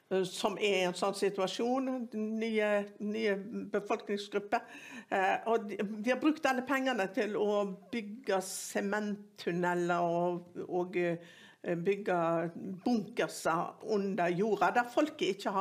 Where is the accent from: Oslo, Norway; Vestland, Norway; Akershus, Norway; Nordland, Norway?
Vestland, Norway; Sotra; Der jeg også vokste opp.